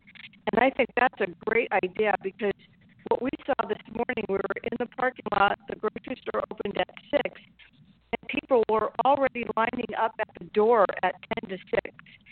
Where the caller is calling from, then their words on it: Idaho, United States; I'm from Idaho.